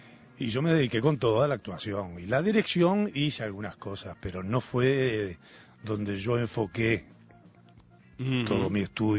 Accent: Montevideo, Uruguay; Me siento realmente un ciudadano, nací aquí en Montevideo, he trabajado toda mi vida en Montevideo.

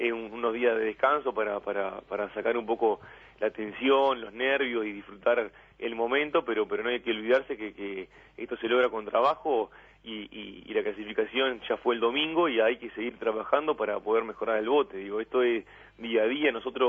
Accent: Colonia del Sacramento, Colonia, Uruguay; No, de la ciudad mismo de Colonia.

